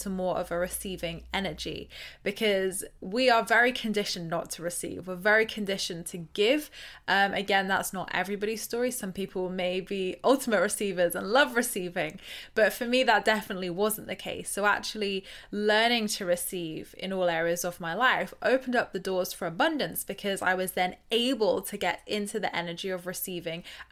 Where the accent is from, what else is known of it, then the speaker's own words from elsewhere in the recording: South West England, United Kingdom; from Dorset. Like, who's going to care what I've got to say?